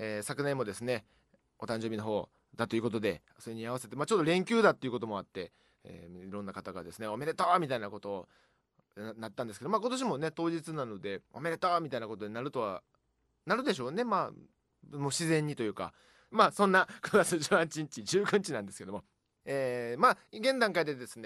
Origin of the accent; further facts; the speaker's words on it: Shiga, Japan; こんな琵琶湖を目の前にして、自分が生まれ育った場所でこんな風に皆さんとね、ご一緒させ